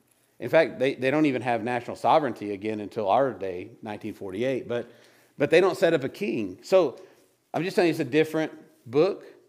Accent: Texas, United States; I'm an American, right? I'm a Texan. I'm trying to be a Wyomingite.

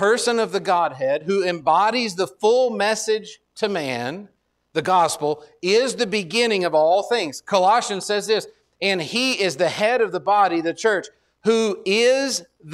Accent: Texas, United States; I'm from Texas, so we have a different sort of English.

